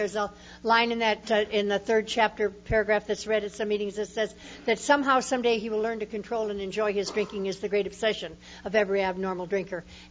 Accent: Midwest, United States; I was born and brought up in the Middle West

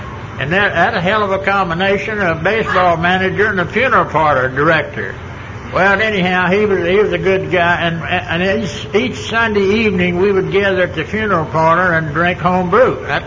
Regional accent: Funston, Texas, United States; now in Dallas, United States; I'm really not a city boy. I live in Dallas now for 40 or some odd years, but I came originally from Funston. Now, it's not a hell of a lot bigger than La Mesa.

